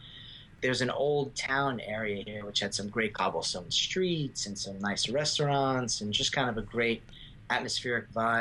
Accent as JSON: {"language": "English", "region": "New York", "country": "United States", "tie": "born or raised there", "said": "I grew up in New York, and people go to the shores on the weekends."}